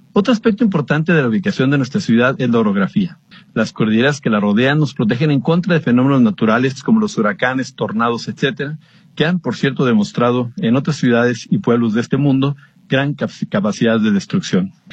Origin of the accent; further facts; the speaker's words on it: Guadalajara, Jalisco, Mexico; como decimos los de por acá, soy un orgulloso tapatío de toda la vida.